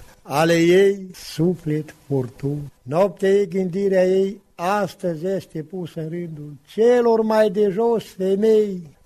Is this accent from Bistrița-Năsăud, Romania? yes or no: yes; Hordou, Bistrița-Năsăud, Romania; și gura râului de lângă Sibiu era asemănătoare ca și satul meu Hordou